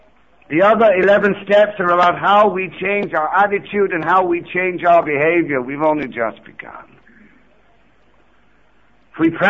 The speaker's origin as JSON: {"language": "English", "region": "England", "country": "United Kingdom", "said": "Just for you to know that I'm from England, I'm not from Ohio."}